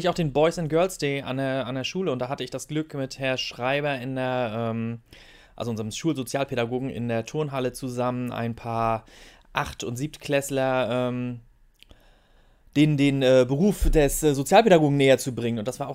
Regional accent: Rostock, Mecklenburg-Vorpommern, Germany; Ich bin aber auch Stadtkind, also seit Geburt an in Rostock.

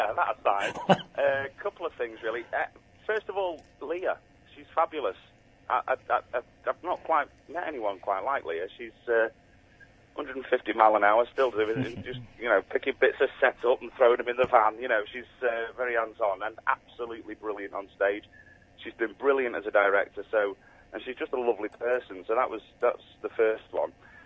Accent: Manchester, North West England, United Kingdom; Manchester born and bred, and I'm a Southerner.

